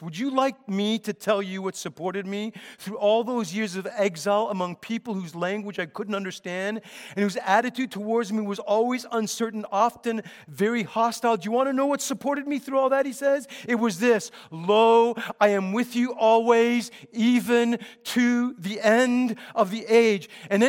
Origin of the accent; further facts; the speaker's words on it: Canada; I'm a Canadian too. But as Canadians, I think we're far too emotionally fragile.